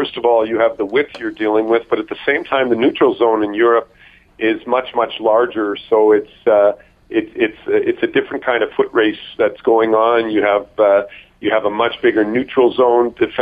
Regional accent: Winnipeg, Manitoba, Canada; now in Switzerland; good morning to my hometown, Winnipeg.

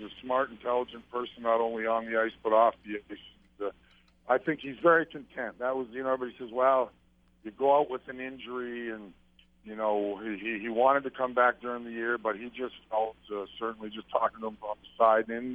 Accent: Edmonton, Alberta, Canada; because I'm from Edmonton

